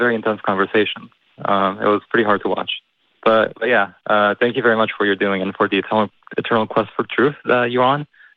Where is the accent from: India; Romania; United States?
Romania; I grew up in Romania in an agnostic family where the topic of religion wasn't even a thing. So I wasn't subjected to the religious upbringing that Americans have.